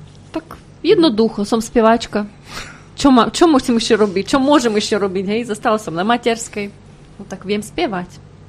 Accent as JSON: {"language": "Slovak", "country": "Russia", "second_language": "Slovak", "lives_now": "Slovakia", "said": "som povedala, že nie som Ukrajinka, proste som Ruska a rozumiem všetko, čo mi rozprávate."}